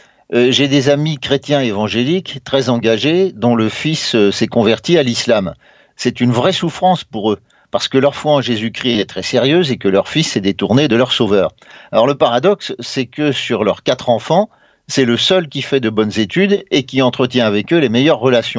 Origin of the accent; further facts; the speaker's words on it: France; Mais chez nous, en France, quand dans une famille